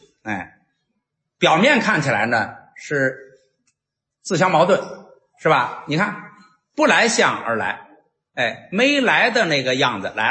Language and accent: Chinese; China; 这就是印度人的这个，我们中国人可能见了怎么说啊